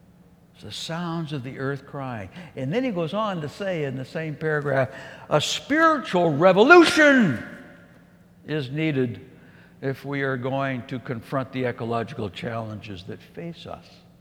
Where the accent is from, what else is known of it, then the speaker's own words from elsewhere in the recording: Calgary, Alberta, Canada; You know, I come from Calgary.